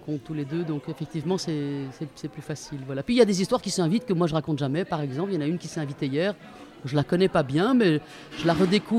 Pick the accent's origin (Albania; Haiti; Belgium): Belgium; Brussels, Brussels-Capital Region; Moi je viens de Bruxelles